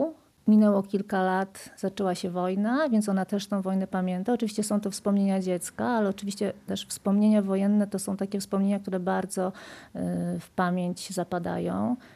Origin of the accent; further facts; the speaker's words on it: Budziwój, Subcarpathian Voivodeship, Poland; I właściwie w takim domu dorastałam, gdzie się ciągle o tej przeszłości Budziwoja mówiło.